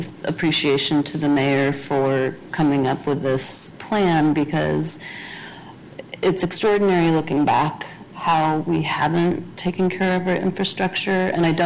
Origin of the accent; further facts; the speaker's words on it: Portland, Oregon, United States; Also born and raised in Portland, but frankly think that's irrelevant when people come to give testimony.